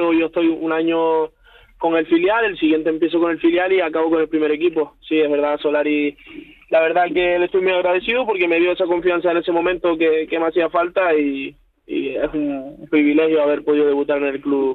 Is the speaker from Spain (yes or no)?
yes; Canary Islands, Spain; Tenemos esa similitud de que somos de barrio, que salimos de allí, de Tenerife los dos